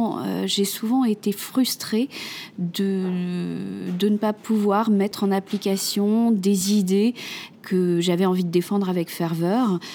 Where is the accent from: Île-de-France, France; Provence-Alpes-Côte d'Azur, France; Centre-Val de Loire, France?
Île-de-France, France; Paris; je suis une Parisienne, maman d'un enfant